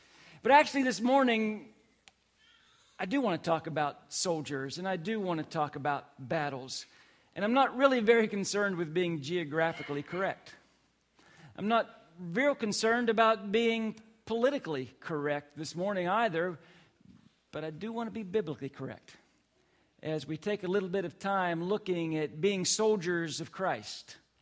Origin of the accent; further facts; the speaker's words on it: the North, United States; Now, you'll remember that I'm actually from the North.